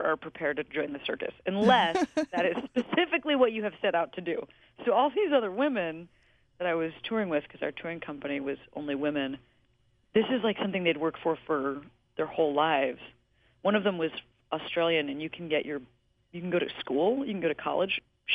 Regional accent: Chicago, Illinois, United States; I moved back home to my hometown, Chicago, and was working, just a series of different day jobs.

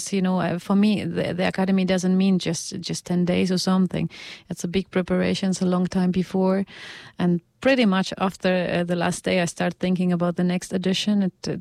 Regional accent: Poland; also born or lived in Russia; I was born in Russia, raised in Poland.

